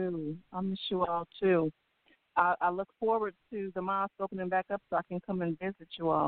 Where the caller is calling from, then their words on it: Georgia, United States; calling from Georgia.